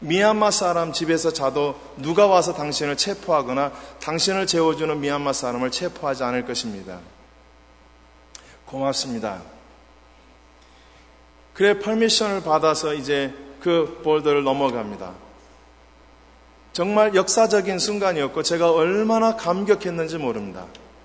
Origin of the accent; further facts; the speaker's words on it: South Korea; 저는 한국 사람은 저 혼자고